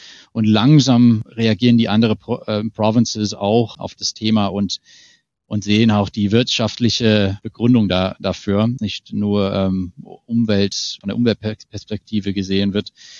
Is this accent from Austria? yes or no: no; Hamilton, Ontario, Canada; German is a second language; ich komme, wie gesagt, aus Ontario, da also aus die Ecke von Hamilton